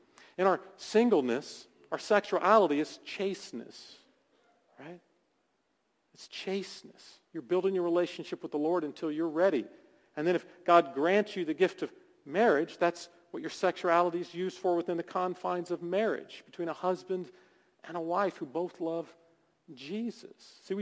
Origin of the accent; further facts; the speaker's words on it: Deep South, United States; accent: thick southern; But me, I'm from the deep south. I'm from the Alabama, Florida line. That's where I was born and raised. And we all talk like this with these thick southern accents down there.